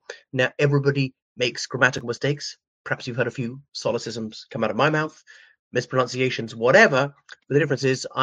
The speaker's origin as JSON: {"language": "English", "country": "Ireland", "said": "everybody … from Ireland."}